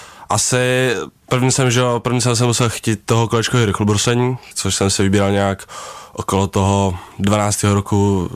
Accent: Prague, Czechia; Já jsem z Prahy, z Horních Počernic a ten okruh vlastně v Jechovický Korunce, takže to je kousek.

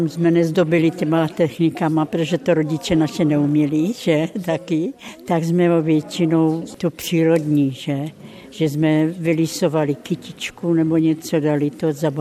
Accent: Nový Jičín, Moravian-Silesian Region, Czechia; also born or lived in Ostrava; já jsem se narodila v Ostravě. Potom jsme se nastěhovali do Nového Jičína.

